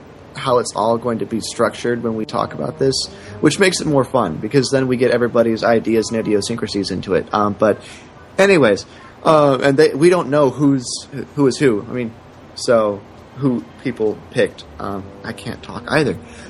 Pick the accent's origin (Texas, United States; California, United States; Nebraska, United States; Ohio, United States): Texas, United States; San Antonio; moved away as an adult; now in Arizona, United States; moved from my hometown, San Antonio, out to Arizona to go to school.